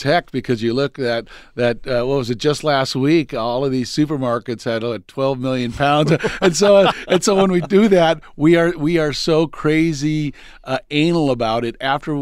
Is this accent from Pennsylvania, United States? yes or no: no; Tucson, Arizona, United States; And I just love showing off my hometown, going, this is who we are.